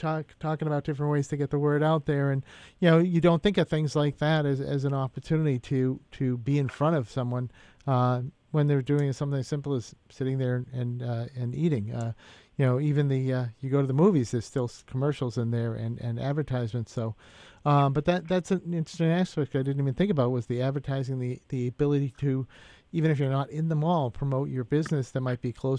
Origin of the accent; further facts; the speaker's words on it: Taunton, Massachusetts, United States; You know, as I say, we grew up in Taunton. We had the Taunton Mall, the Galleria afterwards.